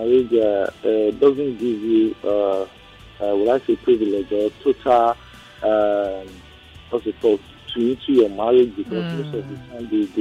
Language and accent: English; Ibadan, Oyo, Nigeria; And I grew up in Ibadan, actually.